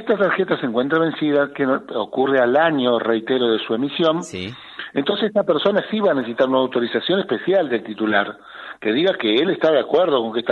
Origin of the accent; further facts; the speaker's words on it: Argentina; Lo que digo es que somos argentinos